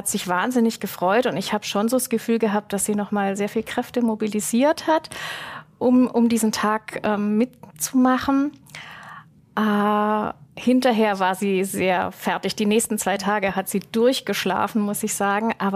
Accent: Villingen, Baden-Württemberg, Germany; Ja, also wir kommen aus Villingen und in Villingen ist die Fasnet die fünfte Jahreszeit.

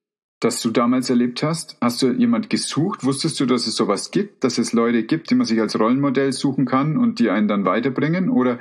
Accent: Bavaria, Germany; Ich bin ein Bayer.

